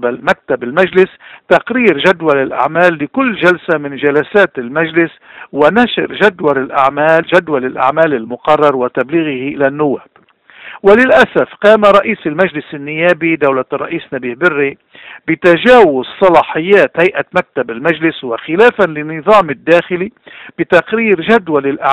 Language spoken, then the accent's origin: Arabic; Lebanon; من جهتنا نحن كلبنانيين